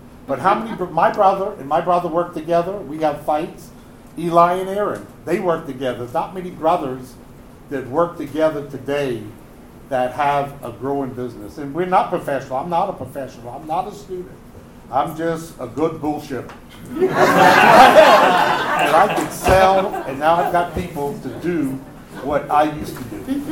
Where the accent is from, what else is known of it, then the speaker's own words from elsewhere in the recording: Charleston, South Carolina, United States; You know, I thought growing up in Charleston, Berlin's clothing store, I would give credit to people.